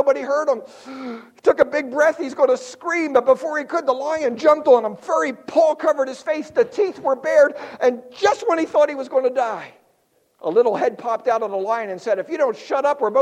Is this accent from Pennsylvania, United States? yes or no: yes; Philadelphia, Pennsylvania, United States; So he's walking the streets of Philadelphia. I grew up in South Philly.